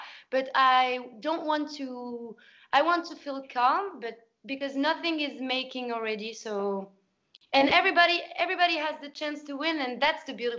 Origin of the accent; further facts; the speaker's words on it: France; I'm French, like born and raised in French.